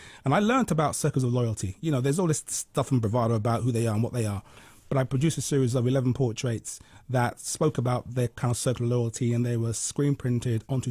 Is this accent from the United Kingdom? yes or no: yes; London, United Kingdom; I would learn about Jamaica because I'd never been there. I was born and raised in London.